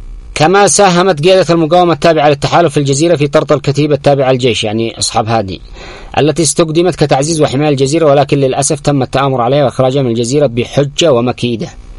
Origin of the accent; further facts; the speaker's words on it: Yemen; ونحن أبناء اليمن لا نعرف قيمة جزيرنا